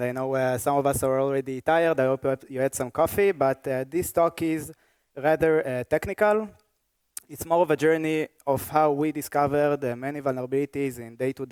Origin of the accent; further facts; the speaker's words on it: Tel Aviv, Tel Aviv District, Israel; I'm from Tel Aviv, and working for Oligo Security.